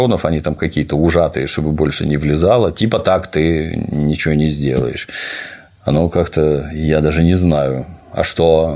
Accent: Russia; now in United States; А вы откуда? Я говорю, я из России.

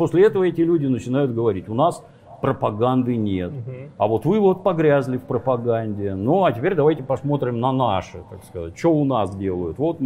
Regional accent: Saint Petersburg, Russia; я из Питера

